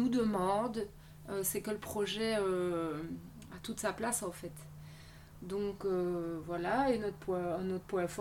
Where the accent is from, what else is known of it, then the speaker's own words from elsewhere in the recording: Marche-en-Famenne, Luxembourg, Belgium; now in Spa, Belgium; moi, je proviens de Marche, mais j'ai déménagé du côté de Spa.